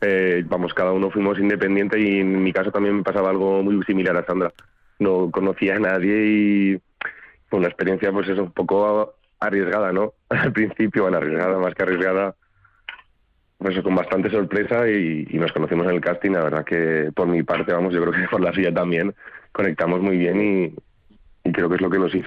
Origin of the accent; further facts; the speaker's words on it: Gea de Albarracín, Aragon, Spain; Un pueblecito muy cercano a Teruel.